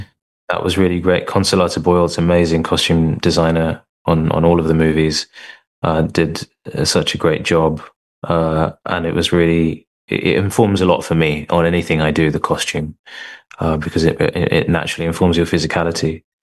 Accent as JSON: {"language": "English", "country": "United Kingdom", "said": "Some of it I had a sort of cursory knowledge of just from being British, from being South Asian."}